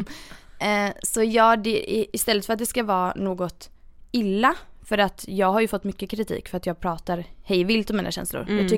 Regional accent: Gothenburg, Västra Götaland County, Sweden; Ja, jag är ju en göteborgare

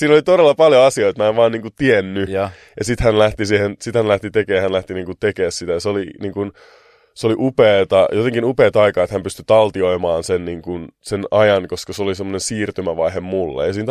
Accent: Helsinki, Uusimaa, Finland; mun juuria, niin kuin mistä mä oon kotoisin. Jakomäestä sen verran, että mä kuulin vasta, että se on NS-paha paikka sen jälkeen, kun mä olen käymään muualla.

